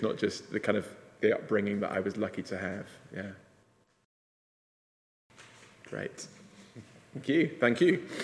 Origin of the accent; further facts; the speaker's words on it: Leicester, East Midlands, United Kingdom; growing up in Leicester in a very ethnically diverse city with a school where people from all sorts of different religious backgrounds